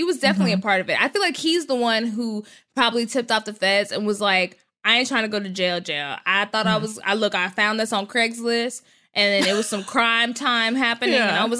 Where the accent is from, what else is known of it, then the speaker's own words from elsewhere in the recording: Texas, United States; When I was a kid, because I'm from Texas, in North Texas, there were a lot of Mormons.